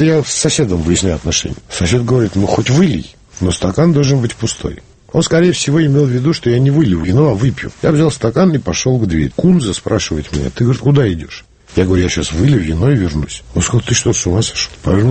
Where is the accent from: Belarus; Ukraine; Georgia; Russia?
Georgia; А я же грузин, поэтому я могу это говорить так.